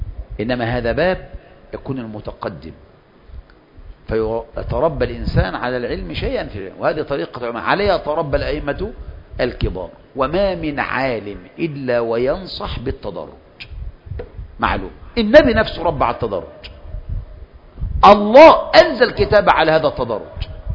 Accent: Egypt; اثنان كتب ابن عبد الوهاب في العقيدة ما تصلح عندنا في مصر.

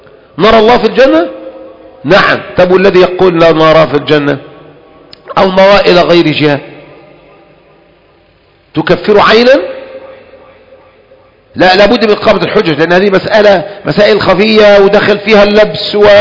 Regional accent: Egypt; كلنا يا اخواني خذوا خبرتنا كمصريين، اهو دعاء مصري

